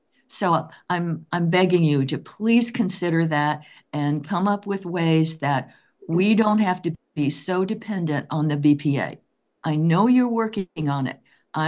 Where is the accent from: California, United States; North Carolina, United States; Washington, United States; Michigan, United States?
Washington, United States; Edmonds; Good afternoon, commissioners. … from Edmonds.